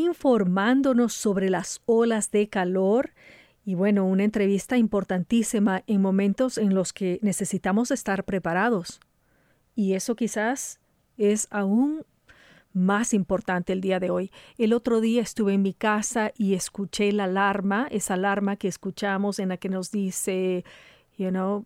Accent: Ecuador; les he preparado mucha música ecuatoriana de mi tierra.

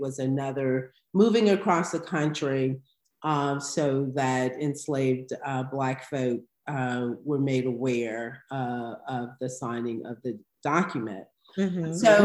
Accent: the South, United States; Yeah, so I'm from the South. And so being from the South, I certainly heard of Juneteenth in my teens, I would say.

